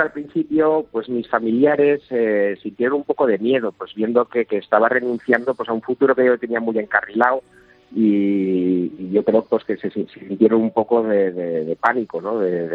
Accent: Spain; Yo soy español y mi tierra está allí

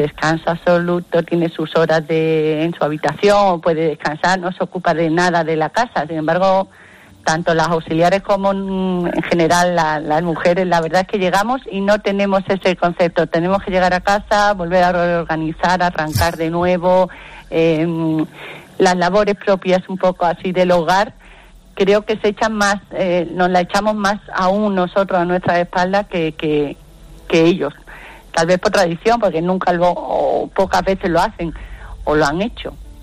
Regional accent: Seville, Andalusia, Spain; also born or lived in Madrid; soy sevillana, sí, nací en Sevilla.

